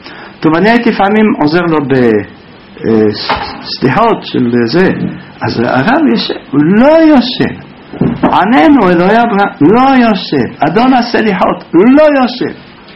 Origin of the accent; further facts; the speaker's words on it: Jerusalem District, Israel; כאן בפינה של יוסף ומתתיהו עם דוד ילין, זה עוד רחל. אני שם גדלתי מגיל אפס. מגיל חמש הייתי הולך מרחוב יונה עד שמה כל בוקר לתפילה